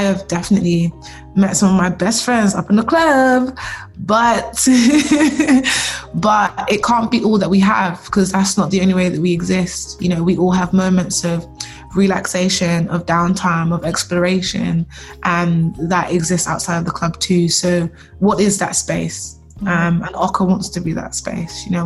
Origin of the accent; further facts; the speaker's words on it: Nigeria; I could really place myself in that story as a Black person, as a Nigerian person, and understand some of the dialectal tones, some of the colloquialisms, some of the like broken English